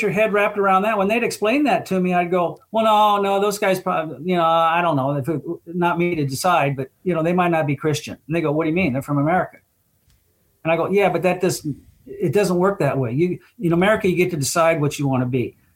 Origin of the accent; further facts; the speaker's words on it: United States; And so me being an American, I'd have to go to a U.S. base to, you know, get my shots and get my medicine.